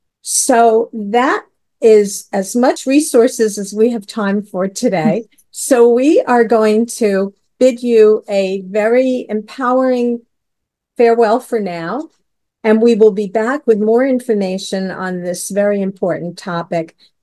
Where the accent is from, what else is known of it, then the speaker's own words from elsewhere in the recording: New Jersey, United States; now in Florida, United States; In my home state of New Jersey, which doesn't have a great rating on education nationally